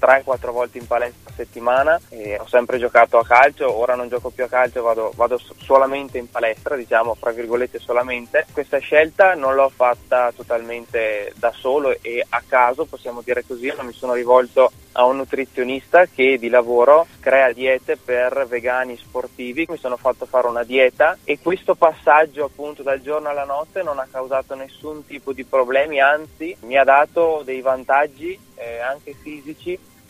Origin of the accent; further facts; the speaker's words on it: Verona, Veneto, Italy; intanto mi presento, ho 27 anni, vengo da Verona